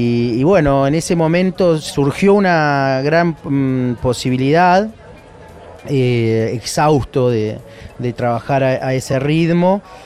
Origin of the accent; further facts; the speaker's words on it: Argentina; me fui como los argentinos, viste que lo atamos con alambre, me las arreglé, empezamos.